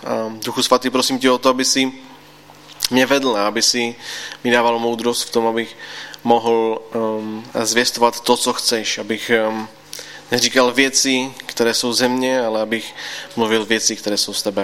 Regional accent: Třinec, Moravian-Silesian Region, Czechia; a jsem z Třince, jak už bylo řečeno, nejsem sice z Třince Lištne, ale jsem z Třince ze Sosny.

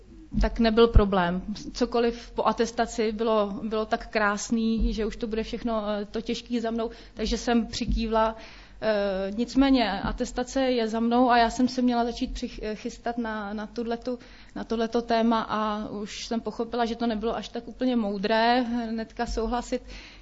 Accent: Prague, Czechia; moved away as an adult; now in Havlíčkův Brod, Czechia; pocházím z Prahy, ale už vlastně 12. rok žiju na Vysočině v Havlíčkově Brodě. Přišla jsem sem vlastně za prací po promoci hnedka.

